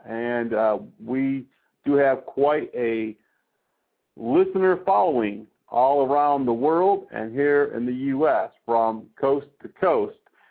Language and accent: English; Connecticut, United States; Scott is in my home state of Connecticut.